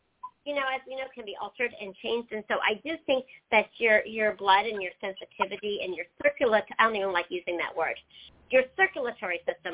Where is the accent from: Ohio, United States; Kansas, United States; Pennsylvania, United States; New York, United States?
Pennsylvania, United States; I grew up in Pennsylvania compared to North Carolina.